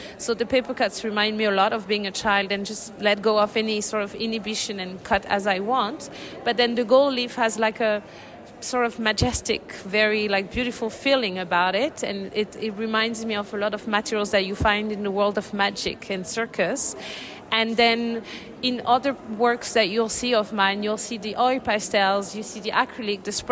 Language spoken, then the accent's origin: English; France; also born or lived in Montreal / Geneva / London / Lisbon; I grew up in France, but then I got to live in Montreal, in Geneva, in London and Lisbon before I relocated to France.